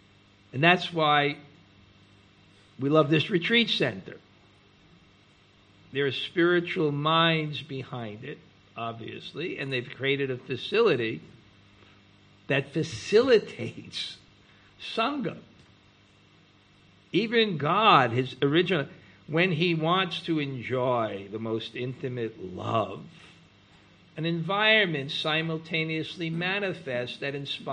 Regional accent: New York, United States; I especially couldn't figure out the quality offenseless, because I was from New York.

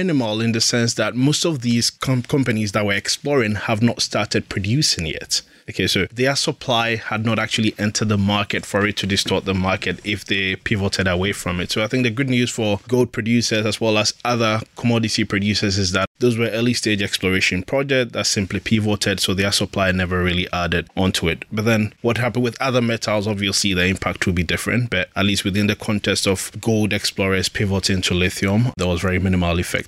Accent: Ghana; even my home country, Ghana, discovered lithium

